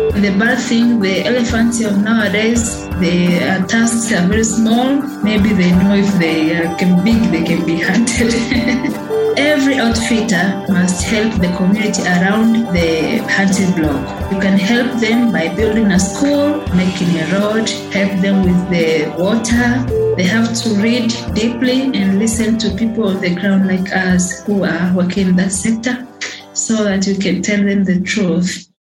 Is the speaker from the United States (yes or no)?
no; Tanzania; I'm from Tanzania.